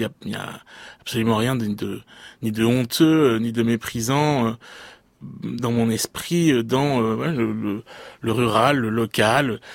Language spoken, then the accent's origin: French; Niort, Nouvelle-Aquitaine, France; moved away as an adult; mon enfance dans les Deux-Sèvres. J'ai grandi à Niort. J'ai quitté quand j'avais 18 ans.